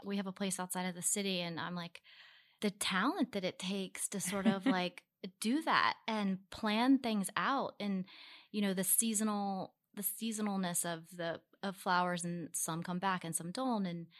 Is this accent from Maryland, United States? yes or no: yes; Baltimore, Maryland, United States; Baltimore is a super diverse town. Mm-hmm. And we grew up in Baltimore City.